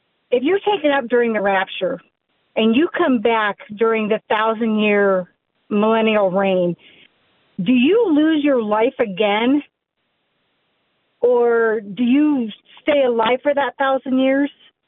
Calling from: Fort Wayne, Indiana, United States; Fort Wayne, Indiana.

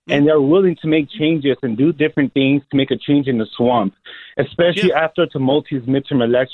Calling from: California, United States; I'm calling from Riverside County, California.

